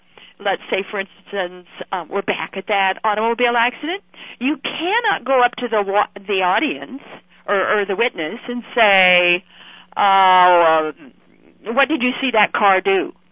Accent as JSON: {"language": "English", "town": "Twin Falls", "region": "Idaho", "country": "United States", "said": "I come from Twin Falls, Idaho. I'm a Westerner by birth. So we would go in the dime stores in Twin Falls, Idaho."}